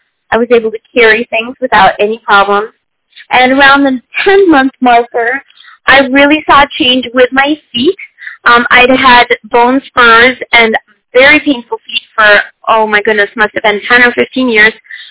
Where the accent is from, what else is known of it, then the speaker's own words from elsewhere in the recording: United States; now in France; I'm an American, but I live in France. I've been here for 30 years.